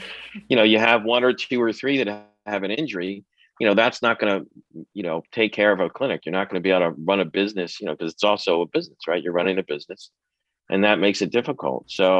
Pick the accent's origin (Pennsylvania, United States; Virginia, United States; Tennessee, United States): Pennsylvania, United States; Philadelphia; And she had gone to Temple, and I'm from Philly.